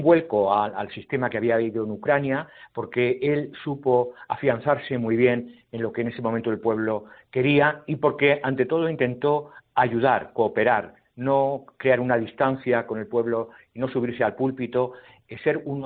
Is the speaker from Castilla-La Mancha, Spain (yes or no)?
yes; Toledo, Castilla-La Mancha, Spain; y sigo queriendo a mi tierra, a Castilla-La Mancha y a Toledo